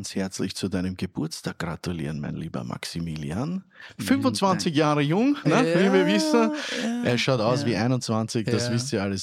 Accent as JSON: {"language": "German", "country": "Austria", "said": "damit wir als Österreicher ein bisschen mitfiebern können"}